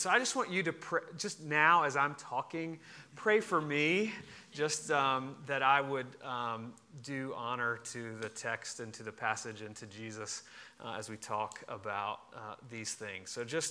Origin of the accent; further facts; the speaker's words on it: Richmond, Virginia, United States; I grew up here in Richmond, graduated from Hermitage High School, went to Virginia Tech, finished my undergrad at Virginia Tech, came back to Richmond